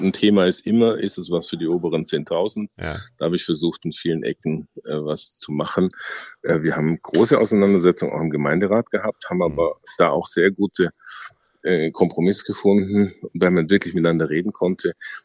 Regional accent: Heidenheim, Baden-Württemberg, Germany; born there; Beide sind wir gebürtige Heidenheimer.

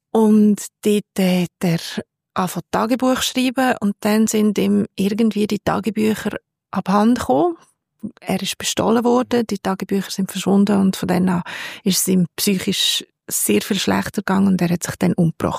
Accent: Switzerland; born there; ich bin in der Schweiz geboren.

